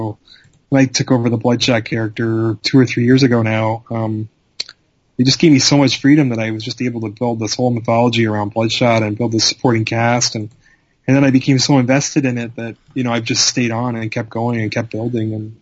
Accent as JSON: {"language": "English", "country": "Canada", "said": "I guess my passions really, honestly, are hockey, because I'm Canadian, so of course I have to love hockey."}